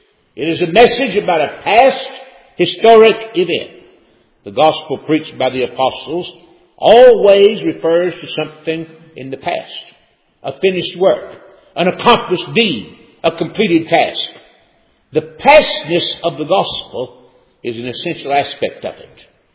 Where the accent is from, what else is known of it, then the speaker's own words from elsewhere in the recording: North Wilkesboro, North Carolina, United States; I was preaching down near my hometown in North Wilkesboro, North Carolina